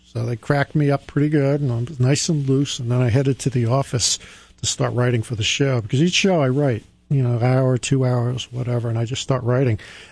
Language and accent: English; Staten Island, New York, United States; You know, I grew up on Staten Island. I was just kid. I went to Catholic schools, ran around the neighborhood like every other kid.